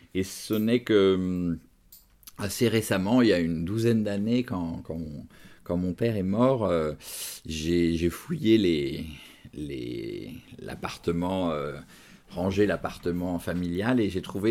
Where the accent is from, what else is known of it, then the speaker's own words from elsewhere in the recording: Paris, Île-de-France, France; J'avais 6 ans quand mes parents ont acheté cette maison. Et moi, je suis un petit Parisien à ce moment-là